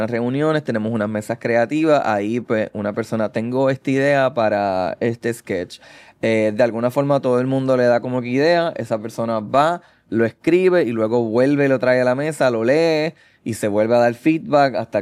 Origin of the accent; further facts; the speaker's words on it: Puerto Rico; que sean historias que nos representen más a nosotros como puertorriqueños